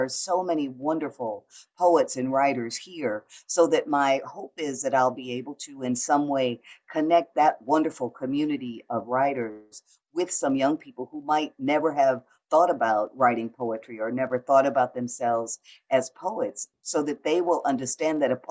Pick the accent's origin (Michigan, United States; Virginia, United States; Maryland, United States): Michigan, United States; Detroit; moved away as an adult; now in Atlanta, United States; And I grew up in Detroit. I love Detroit. But when I got here, I was so young, I was not quite 20, so that I really grew up here.